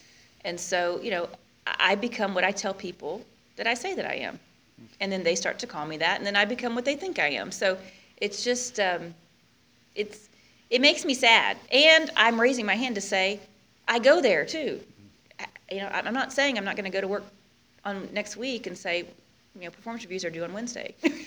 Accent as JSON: {"language": "English", "town": "Houston", "region": "Texas", "country": "United States", "said": "not just because I'm from Houston and we're always sweaty"}